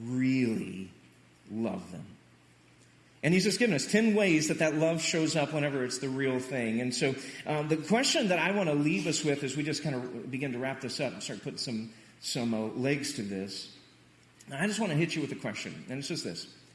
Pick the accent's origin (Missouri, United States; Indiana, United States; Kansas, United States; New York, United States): Missouri, United States; I'm from Southwest Missouri, not a bandwagon guy.